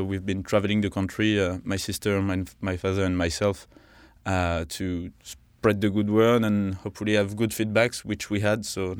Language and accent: English; Nouvelle-Aquitaine, France; English is a second language; now in United States; in the family, we're from Charente originally, so in the Cognac region, and people over there are very pragmatical.